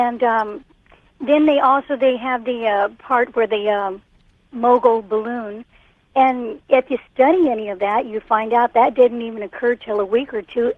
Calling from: Porterville, California, United States; I'm from Porterville, California.

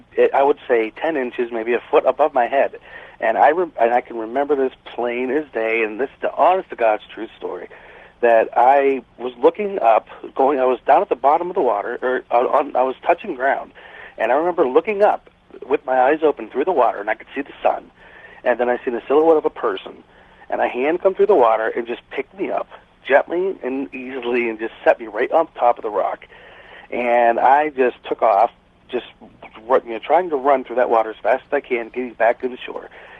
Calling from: Youngstown, Ohio, United States; I'm calling from Youngstown, Ohio.

